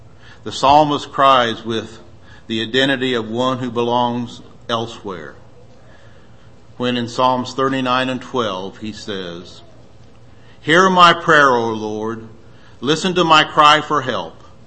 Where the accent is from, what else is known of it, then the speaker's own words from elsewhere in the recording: United States; Why I'm an American, I don't know. Why I've been so blessed to have been born in this country, I do not know.